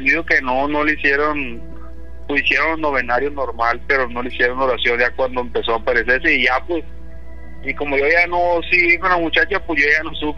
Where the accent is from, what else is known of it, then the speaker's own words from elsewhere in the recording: Sinaloa, Mexico; now in California, United States; Soy de allá de Sinaloa.